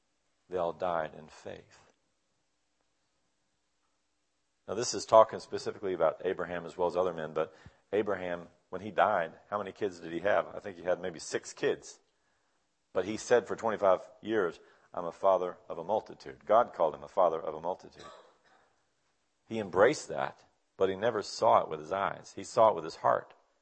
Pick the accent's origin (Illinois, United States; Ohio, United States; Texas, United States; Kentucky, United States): Texas, United States; I'm a Texan at heart. I was raised there.